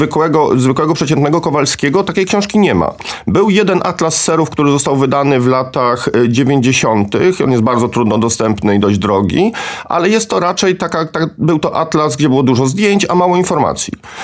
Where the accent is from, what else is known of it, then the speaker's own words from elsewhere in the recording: Austria; ja się wychowałem w Austrii, mówię po niemiecku. Oboje oczywiście czytamy, mówimy po angielsku.